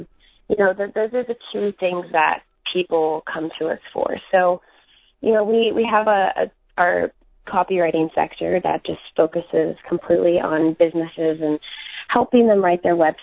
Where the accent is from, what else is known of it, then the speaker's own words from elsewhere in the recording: Kansas City, Missouri, United States; I grew up in Kansas City, and there was a point where I think we had, you know, like 10 pets, and I was allergic to all of them.